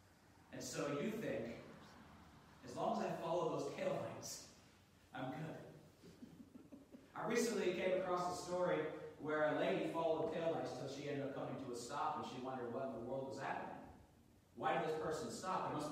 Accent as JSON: {"language": "English", "region": "Utah", "country": "United States", "tie": "born or raised there", "said": "Now, I remember growing up in Utah, and it was a particularly dry area."}